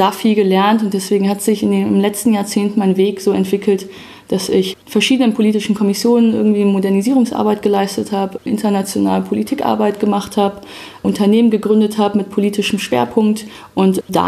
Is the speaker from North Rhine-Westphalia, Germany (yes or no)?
yes; Wuppertal, North Rhine-Westphalia, Germany; ich bin 28 Jahre alt, komme gebürtig aus Wuppertal